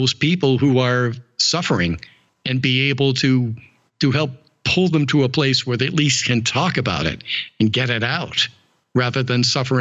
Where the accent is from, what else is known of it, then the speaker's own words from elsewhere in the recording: Milwaukie, Oregon, United States; I'm down from Milwaukee, Oregon.